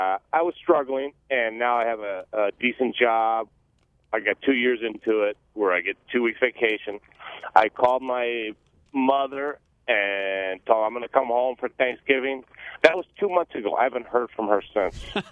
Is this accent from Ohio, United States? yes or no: yes; Kent, Ohio, United States; I'm from the Cleveland area.